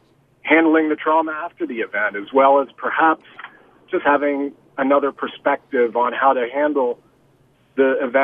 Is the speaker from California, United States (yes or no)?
yes; California, United States; And I'm from Sonoma County